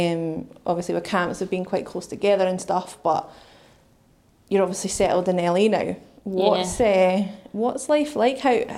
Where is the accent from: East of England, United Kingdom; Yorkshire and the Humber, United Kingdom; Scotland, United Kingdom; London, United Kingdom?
Scotland, United Kingdom; growing up in Scotland